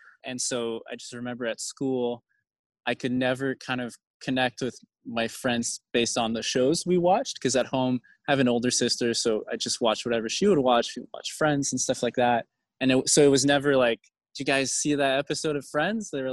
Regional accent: Quebec City, Quebec, Canada; English is a second language; as a Quebecois person. I'm from Quebec City, which is like a pretty small place, totally homogenous for the most part, just white, Catholic, and French. And my dad's from New Brunswick. And so I just, at home, I grew up, it was always English and French.

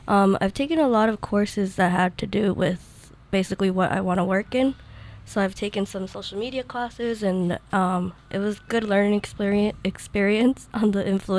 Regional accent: Nashua, New Hampshire, United States; So I'm actually local. I'm from downtown Nashua. I attended high school south in Nashua

